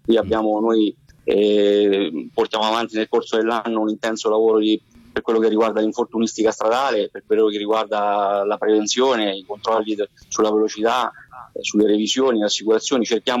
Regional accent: Assisi, Umbria, Italy; Io sono assisano, cioè la mia famiglia è di Assisi, ho sempre risieduto ad Assisi, insomma, quindi ecco, però ho svolto la mia attività lavorativa sempre nel comprensorio

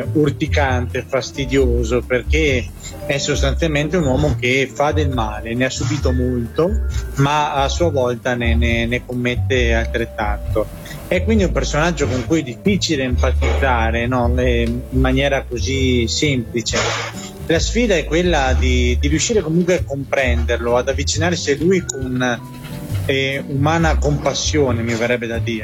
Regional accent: Chioggia, Veneto, Italy; Io vengo da Chioggia, che è un porto peschereccio, il porto peschereccio più importante dell'Adriatico

